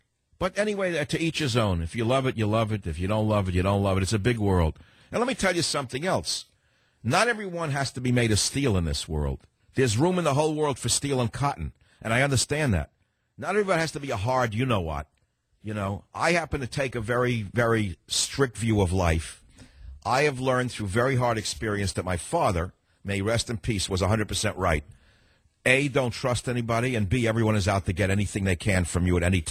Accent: New York, United States; moved away; I mean, I'm from New York. I'm not a leftist.

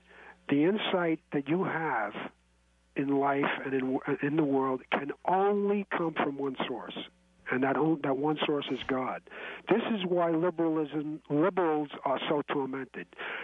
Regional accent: New York City, New York, United States; And I grew up in Greenwich Village in Manhattan, you know.

